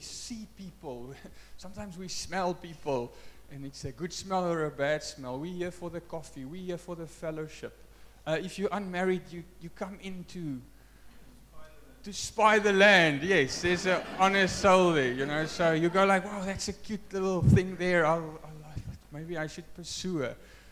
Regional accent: South Africa; first language Afrikaans; English is a second language; I'm Afrikaans, so English is my second language.

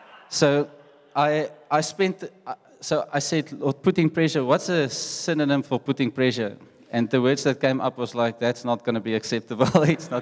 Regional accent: Secunda, Mpumalanga, South Africa; first language Afrikaans; English is a second language; So I come from Secunda, and I said when we got appointed here, guys, you must know I'm not leaving Secunda there. Like, I learned how to speak there. I'm Afrikaans.

